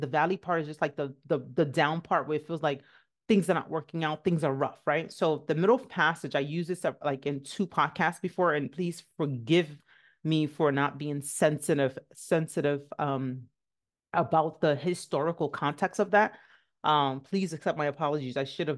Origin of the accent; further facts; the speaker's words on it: Nigeria; as a Nigerian, you're not allowed to talk about how your parents hurt you